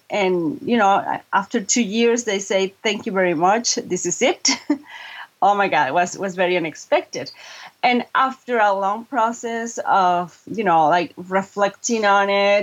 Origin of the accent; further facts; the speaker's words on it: Mexico; English is a second language; I'm 100% Mexican. I was born and raised in Mexico. I went to university there.